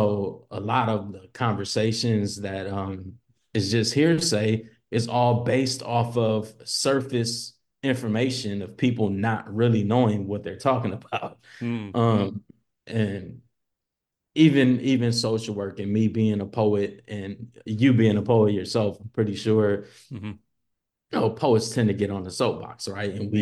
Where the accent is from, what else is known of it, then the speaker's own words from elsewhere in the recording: Los Angeles, California, United States; I was born in Compton, then raised throughout South Central, but then in my middle school years we moved to the west side